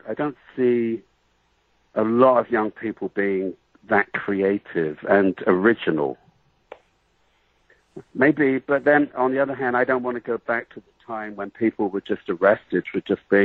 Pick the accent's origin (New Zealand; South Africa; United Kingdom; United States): United Kingdom; England; I'm a little bit exotic because I came from England